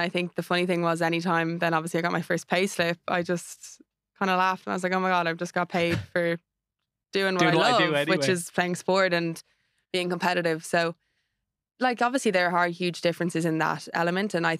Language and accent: English; Ireland; So I feel like as Irish players, it's just really important to bring what you can to the table